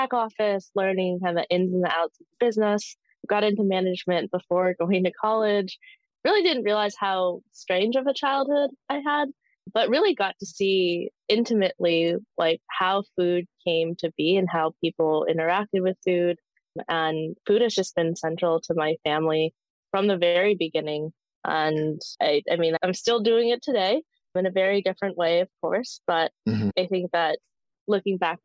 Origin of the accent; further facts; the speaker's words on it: the Prairies, Canada; born there; Yeah, I was born in the Canadian prairies many years ago.